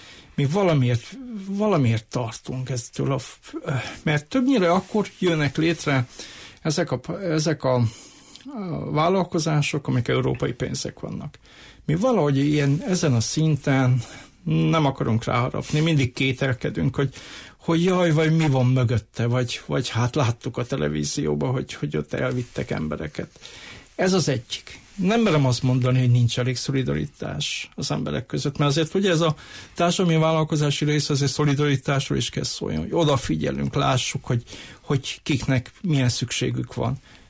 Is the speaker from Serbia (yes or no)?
no; Székely Land, Romania; ami szomorú számomra székelyföldiként, hogy azért nagyon le vagyunk maradva a Hargita Maros Kovászna a számok tükrébe